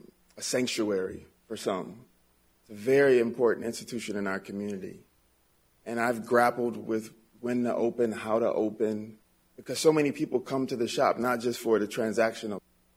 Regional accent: Minneapolis, Minnesota, United States; I'm a kid from North Minneapolis. I own a barbershop.

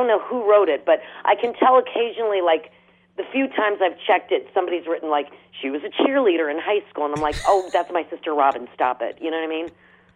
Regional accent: Short Hills, New Jersey, United States; Well, actually, yeah, I grew up actually in Short Hills, New Jersey, and there was a stake in our town, sure.

